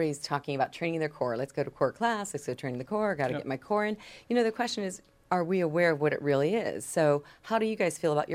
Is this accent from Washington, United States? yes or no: no; Chicago, Illinois, United States; growing up in Chicago, you have the ice.